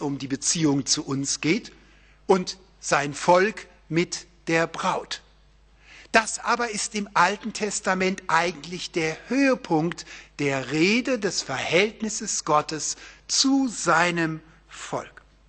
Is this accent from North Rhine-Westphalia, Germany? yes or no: no; Baden-Württemberg, Germany; für uns, die wir geizig sind, als Badener hier auf der Grenze